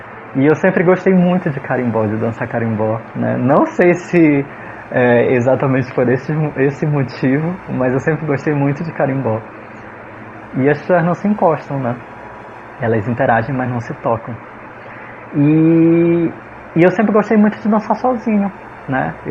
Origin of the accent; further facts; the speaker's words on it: Belém, Pará, Brazil; eu sou de Belém do Pará, a gente tem um ritmo aqui, né, que é o carimbó